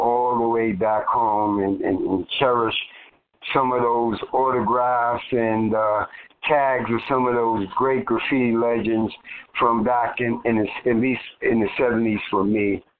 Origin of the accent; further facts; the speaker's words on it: New York City, New York, United States; And I grew up in the East New York section of Brooklyn way back in the days where they were more abandoned buildings than they were actually residential buildings.